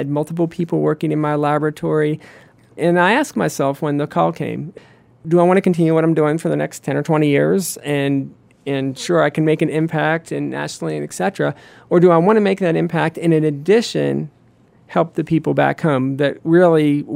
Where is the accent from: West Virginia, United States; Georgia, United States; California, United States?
West Virginia, United States; Wheeling; I grew up in Wheeling, West Virginia, in Ohio County.